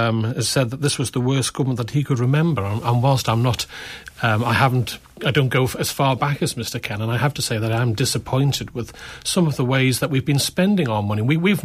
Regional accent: Isle of Man; I was born and raised on the Isle of Man. I'm married to Lorraine and we have three children. I've lived in Crosby for the last 20 years.

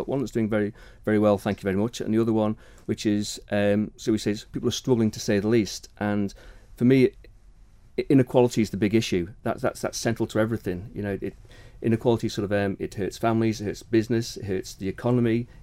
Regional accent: Kirkmichael, Isle of Man; now in Douglas, Isle of Man; I was born and raised in Kirkmichael, but I've been living in Douglas for the past 25 years.

